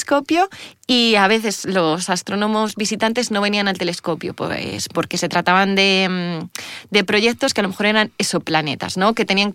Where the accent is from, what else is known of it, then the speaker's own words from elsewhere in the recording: Salamanca, Castile and León, Spain; Soy de Salamanca, estudié en la Universidad de Salamanca matemáticas y cuando acabé a mí me pilló la burbuja inmobiliaria. Entonces, es que soy más mayor, aunque no parezca.